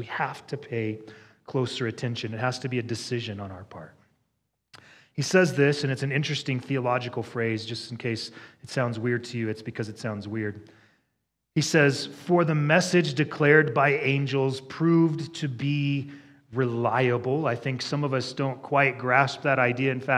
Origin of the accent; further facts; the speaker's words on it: Wyoming, United States; I don't trust at all because I'm from Wyoming, right?